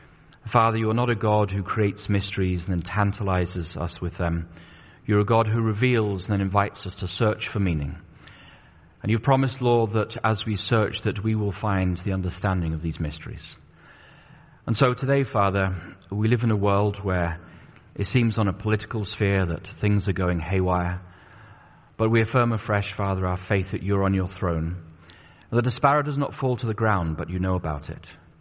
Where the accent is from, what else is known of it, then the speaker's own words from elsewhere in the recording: England, United Kingdom; now in United States; I was growing up in England at the time